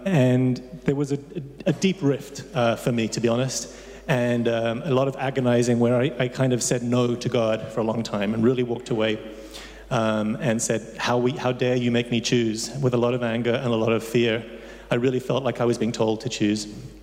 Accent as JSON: {"language": "English", "town": "Chikankata", "region": "Southern Province", "country": "Zambia", "tie": "born or raised there", "said": "and they were missionaries in Zambia when I was born. My father's a doctor. So I grew up in this little village in the middle of nowhere in southern province, near Mazabuka, called Chikankata."}